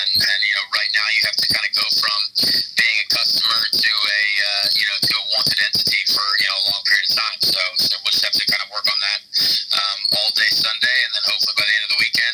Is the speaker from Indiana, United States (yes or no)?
yes; Indianapolis, Indiana, United States; Well, it's my hometown. You know, I'm the only one in the field who's literally born in, you know, the north side of Indianapolis. So it's my home race, my hometown, a lot of family there, a lot of friends around.